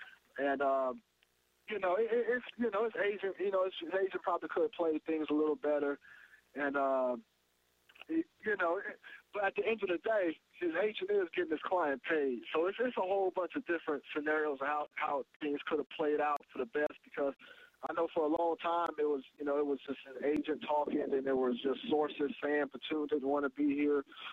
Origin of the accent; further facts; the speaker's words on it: Fresno, California, United States; I'm from Fresno, so I can handle it if need be.